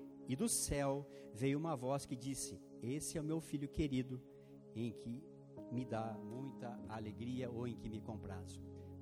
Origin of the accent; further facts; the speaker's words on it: Ukraine; Eu sou ucraniano, ortodoxo